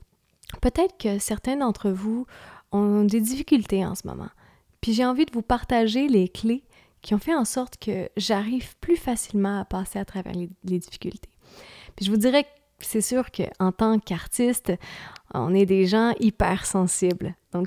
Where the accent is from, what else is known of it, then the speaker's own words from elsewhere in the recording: Lacolle, Quebec, Canada; j'ai grandi à La Colle, dans un petit village à la frontière américaine, donc environ 1 heure au sud de Montréal.